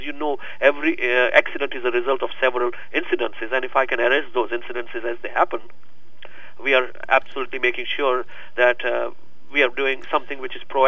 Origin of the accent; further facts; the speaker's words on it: India; moved away as an adult; also born or lived in England / Saudi Arabia; I'm originally from India. I went to England to study accountancy. From there, I picked up a job in Saudi Arabia